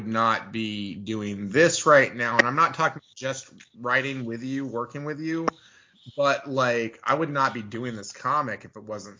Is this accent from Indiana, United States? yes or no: no; Austin, Texas, United States; And I'm from Austin, Texas.